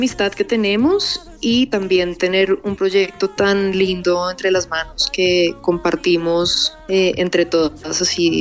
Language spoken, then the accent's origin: Spanish; Bogotá, Colombia; otras somos de Bogotá y nos unimos por la música